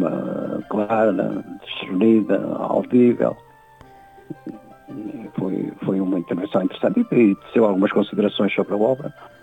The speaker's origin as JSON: {"language": "Portuguese", "town": "Braga", "region": "Norte", "country": "Portugal", "tie": "born or raised there", "also_born_or_lived": "Lisbon", "said": "Eu com 10 anos de idade estava aqui em Braga."}